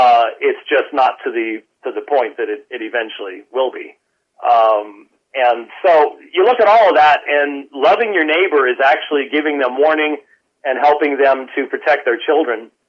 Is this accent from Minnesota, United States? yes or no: yes; Minneapolis, Minnesota, United States; born there; also born or lived in Mechanicsburg, Pennsylvania / Camp Hill, Pennsylvania; I was born in Minneapolis.